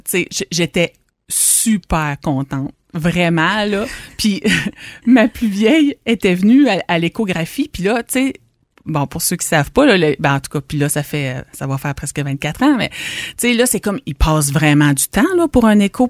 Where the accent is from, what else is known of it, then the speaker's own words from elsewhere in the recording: Gaspé, Quebec, Canada; j'ai 46 ans, je suis née à Gaspé. J'ai passé la très grande majorité de ma vie à Gaspé. Mes parents sont originaires de la Baie-des-Chaleurs.